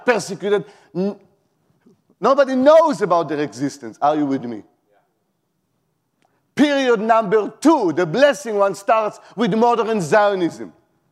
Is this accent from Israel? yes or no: yes; Israel; like I grew in Israel. I was born in Israel, yeah? I still live in Israel.